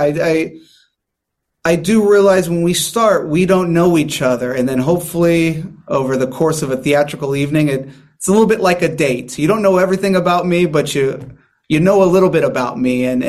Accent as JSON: {"language": "English", "town": "San Diego", "region": "California", "country": "United States", "said": "I'm from here. I'm from San Diego. That's where I'm from."}